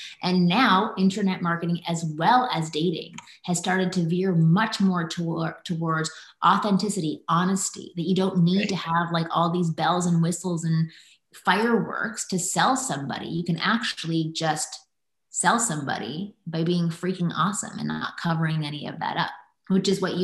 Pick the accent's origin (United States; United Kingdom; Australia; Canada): Canada; A lot of pickup artists are Canadian. I'm Canadian.